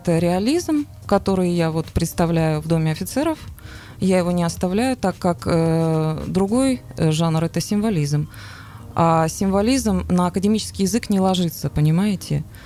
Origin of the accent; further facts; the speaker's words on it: Norilsk, Krasnoyarsk Krai, Russia; я северянка, я родилась в Норильске, у меня родители... педагоги, и мы ездили всегда в отпуск на родину к ним в Белоруссию